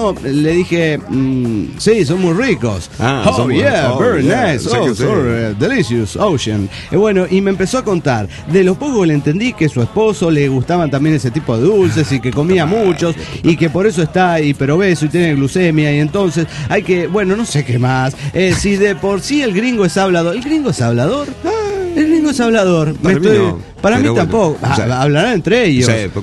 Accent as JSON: {"language": "Spanish", "country": "Argentina", "said": "soy de Argentina."}